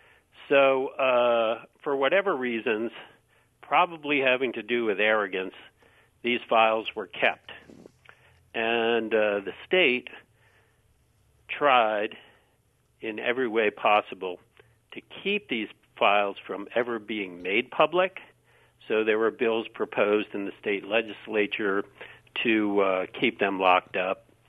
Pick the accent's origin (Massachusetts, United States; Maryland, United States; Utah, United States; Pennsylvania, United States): Maryland, United States; Takoma Park; In the state of Maryland, in my hometown area, state police investigators began infiltrating anti-war groups in Tacoma Park, Maryland.